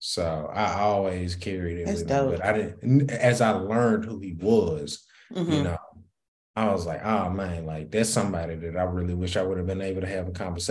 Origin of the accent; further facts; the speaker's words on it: Raleigh, North Carolina, United States; also born or lived in Memphis, Tennessee; I grew up, first half of my life, I grew up in Orange Mound. Second half of my life, I grew up in Raleigh.